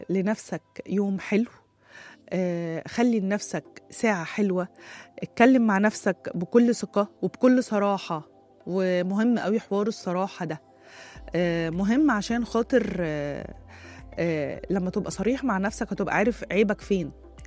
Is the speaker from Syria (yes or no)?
no; Egypt; مبسوطة جدا جدا جدا ان انا مصرية